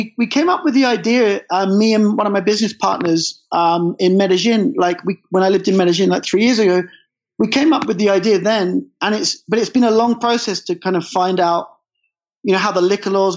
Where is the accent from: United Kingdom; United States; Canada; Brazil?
United Kingdom; I'm British, like yourself, obviously.